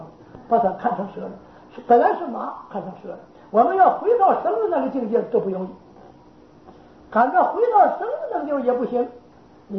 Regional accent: Northeast China, China; now in Taiwan; 海洋气候比我们东北看见那个一人皓月当空的秋天，跟我家乡月的不一样

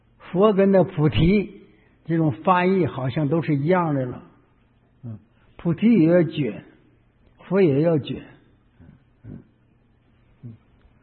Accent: China; 我们中国人没闻到佛法的他也有

